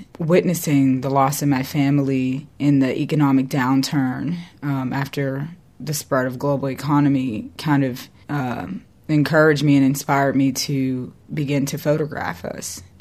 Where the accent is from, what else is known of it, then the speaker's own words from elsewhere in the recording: Braddock, Pennsylvania, United States; For 11 years, I have been photographing my family in my hometown of Braddock, Pennsylvania.